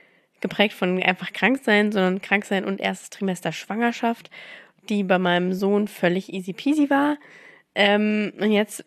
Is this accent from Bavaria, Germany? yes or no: no; Mannheim, Baden-Württemberg, Germany; In Mannheim, wo ich herkomme, die Toskana Deutschlands, da ist einfach so gefühlt schon 20 Grad.